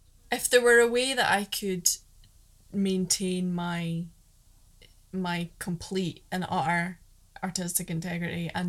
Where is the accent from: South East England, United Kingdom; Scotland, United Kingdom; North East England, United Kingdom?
Scotland, United Kingdom; the response that I get to being openly Scottish, if you want to call it that, on a sort of global platform like something like Twitter or TikTok